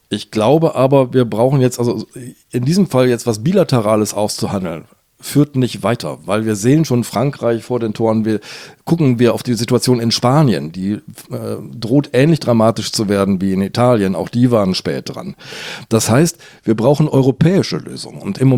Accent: Hamburg, Germany; ich bin ja Hamburger.

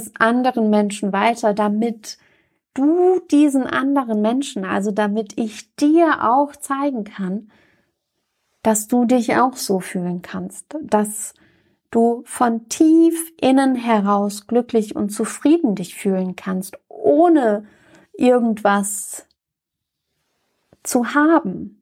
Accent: Mainz, Rhineland-Palatinate, Germany; in meiner Heimatstadt in Mainz

